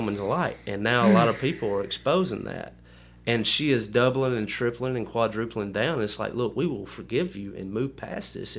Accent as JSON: {"language": "English", "town": "Tuscaloosa", "region": "Alabama", "country": "United States", "said": "We're from Tuscaloosa."}